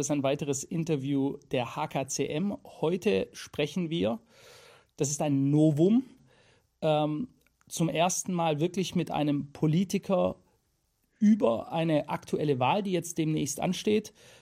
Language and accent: German; Stuttgart, Baden-Württemberg, Germany; Wir sind ja heute in meiner alten Heimat Stuttgart auch. Ich bin Schwabe, bin hier aufgewachsen, habe große Teile meiner Jugend hier verbracht